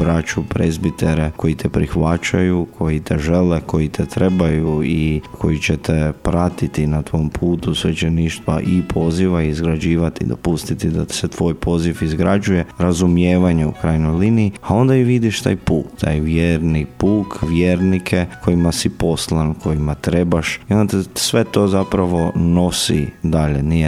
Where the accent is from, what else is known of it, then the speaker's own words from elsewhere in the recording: Lobor, Krapina-Zagorje County, Croatia; dolazim iz Župe Sveta Ana Lobor.